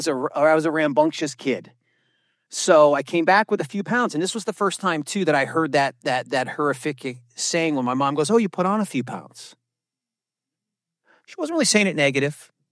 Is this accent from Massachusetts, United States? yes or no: yes; Massachusetts, United States; Anyways, I grew up in Boston, south of Boston, in a quiet Massachusetts town.